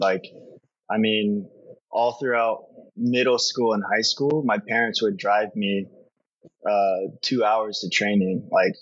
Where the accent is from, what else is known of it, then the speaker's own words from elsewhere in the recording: Myrtle Beach, South Carolina, United States; it's the only one in South Carolina, and I was from Myrtle Beach. So like that was a 2 hour drive about to get there.